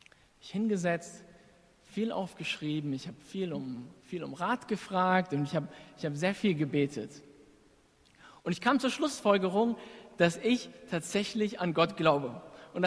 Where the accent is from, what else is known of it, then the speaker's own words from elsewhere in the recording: Berlin, Germany; born there; Ich bin in Berlin geboren, habe lange woanders gelebt und habe dann 3,5 Jahre wieder in Berlin gelebt und hier studiert. Und das letzte Jahr habe ich in Boston in der USA verbracht